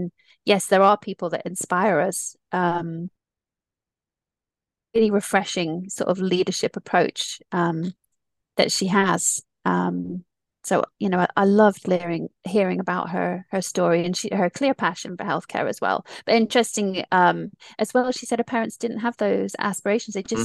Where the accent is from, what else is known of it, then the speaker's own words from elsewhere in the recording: United States; I grew up in the States.